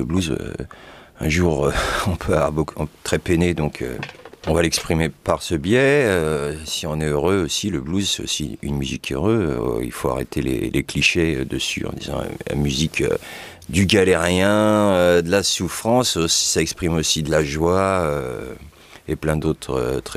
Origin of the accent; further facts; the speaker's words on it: France; je ne suis pas un noir américain. Je suis assez blanc de peau, je ne suis, premièrement, deuxièmement, je ne suis pas américain du tout. Je suis un Français d'origine maghrébine